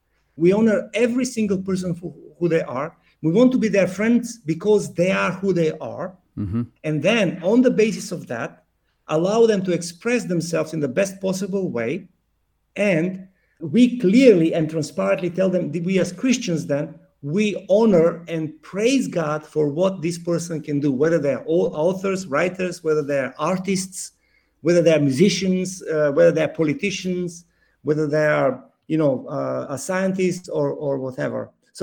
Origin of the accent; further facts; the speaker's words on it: North Macedonia; also born or lived in Croatia; I come from Macedonia, was born and raised here, but I studied in Croatia for 4 years and almost 5 years.